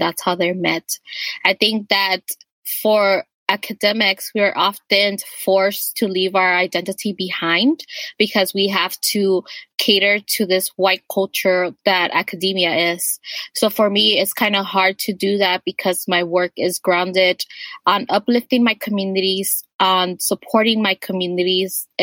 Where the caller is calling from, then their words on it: Seattle, Washington, United States; I'm recording from the Duwamish lands, also known as Seattle.